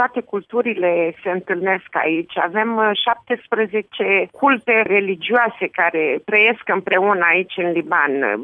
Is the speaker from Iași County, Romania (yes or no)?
yes; Iași, Iași County, Romania; când spun România, spun Iași. Eu sunt ieșeancă și sunt o mare îndrăgostită de Iași.